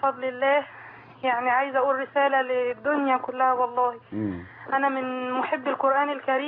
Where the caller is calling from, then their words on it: Al Qanatir, Qalyubia, Egypt; اي من القناطر